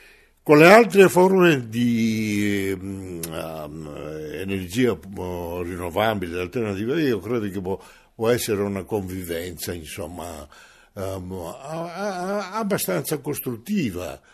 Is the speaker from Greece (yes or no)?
yes; Greece; seguire la cosa anche in Grecia perché dico, in questo momento ci sono dei problemi economici. seri nel mio paese